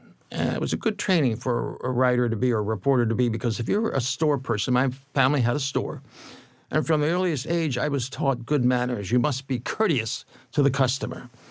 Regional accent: New Jersey, United States; born there; I was born near Atlantic City.

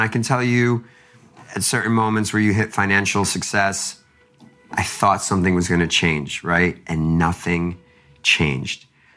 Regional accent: Queens, New York, United States; I put $50K into a basketball foundation in the town I grew up in Queens.

